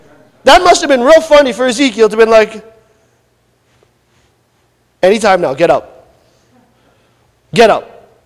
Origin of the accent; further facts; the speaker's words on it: Newark, New Jersey, United States; Listen, I'm from Newark.